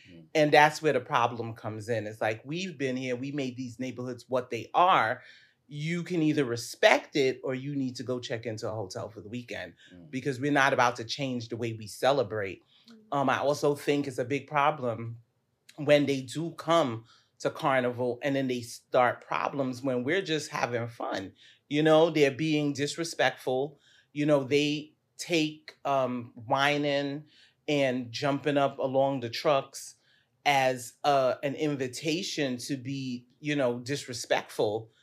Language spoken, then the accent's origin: English; Guyana; also born or lived in United States; For someone who was born here in the States, and then I was raised in Guyana, which is considered part of the Caribbean, let's get that clear.